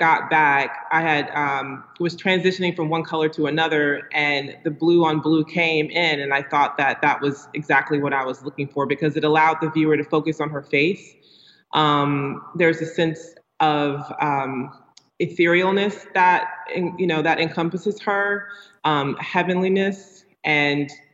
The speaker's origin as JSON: {"language": "English", "country": "United States", "said": "as an American painter, as a female painter, as a Black female painter, I realize, especially as a Black painter"}